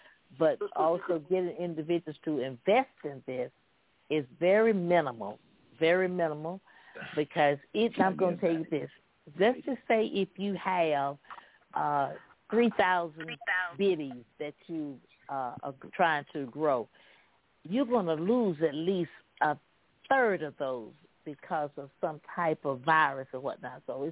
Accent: Fayetteville, North Carolina, United States; Fayetteville, North Carolina.

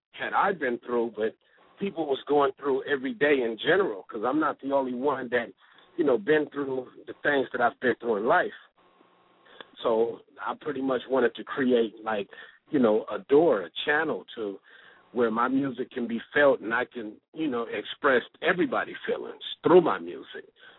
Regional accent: Compton, California, United States; I grew up in Compton. So after that, you know, no other place to go but the streets.

